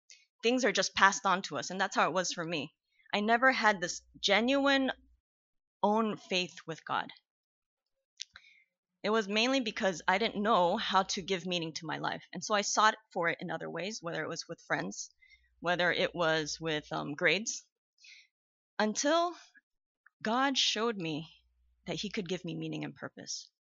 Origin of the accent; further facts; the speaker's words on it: Glendale, California, United States; born there; I grew up in the church. I was born in the Glendale Adventist Hospital.